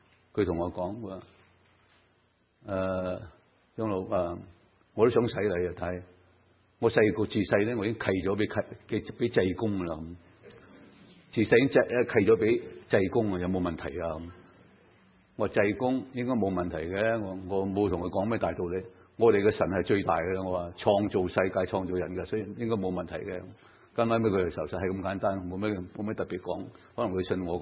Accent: Guangdong, China; 我们广东人说去搵食

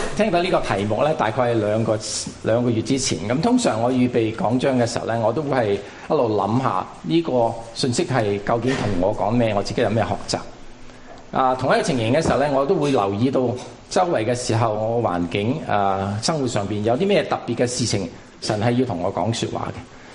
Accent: Guangdong, China; 我哋廣東人雖然人唔好多，但係我哋參與侍奉嘅係好多嘅機會

